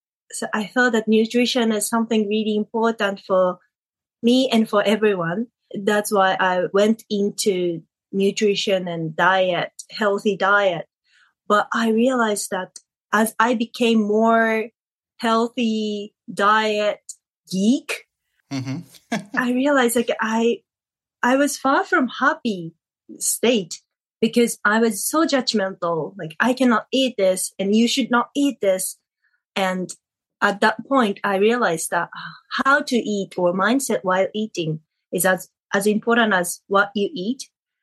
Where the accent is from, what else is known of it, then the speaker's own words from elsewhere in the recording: Tokyo, Japan; I grew up in Tokyo